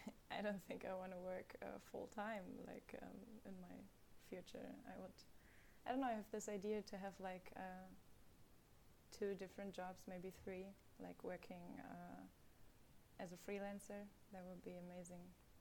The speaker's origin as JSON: {"language": "English", "region": "Hesse", "country": "Germany", "lives_now": "Berlin, Germany", "said": "I always say I'm from Frankfurt, but I'm actually like from a town nearby. So it's a village. It's not really big"}